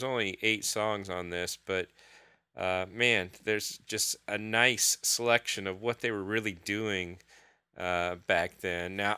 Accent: Iowa, United States; because I was from Iowa, because apparently everybody in Iowa must be farmers

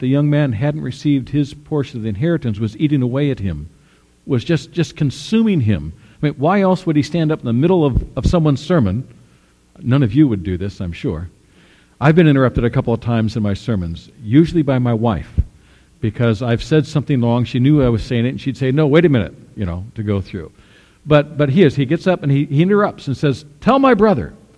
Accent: Pleasant Hill, California, United States; my mom and dad we grew up in Pleasant Hill, and at one point they had to sell their house.

